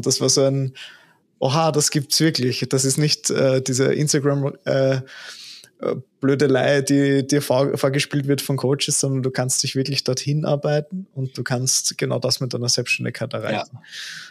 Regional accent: Vienna, Austria; Nur, dass man in München definitiv ein bisschen gescheiter redet als bei uns in Wien. In Wien, ja, verwurschteln wir die Worte einfach nur.

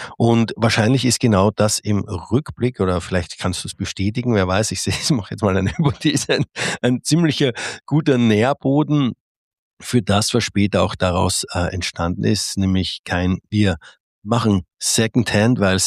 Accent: Austria; Es ist wieder mal ein Podcast in meine Heimat nach Österreich.

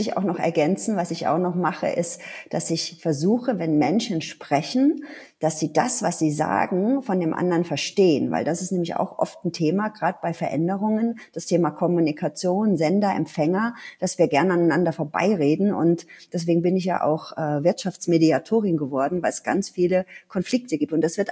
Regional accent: Ludwigshafen, Rhineland-Palatinate, Germany; Ich komme aus Rheinland-Pfalz, aus Ludwigshafen. Da sitzt die BASF, also die große Anilin. Und all meine Familienmitglieder, die haben dort gearbeitet. Das ist ein großer Arbeitgeber.

